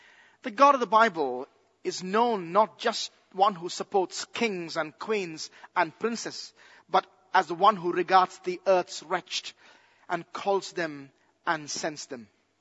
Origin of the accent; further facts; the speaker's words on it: India; When I was a child growing up in India, I just lived a mile away